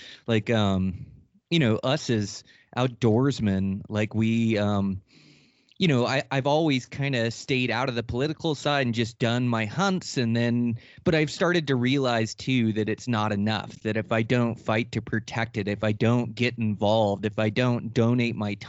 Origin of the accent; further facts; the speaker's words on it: Montana, United States; including my home state of Montana.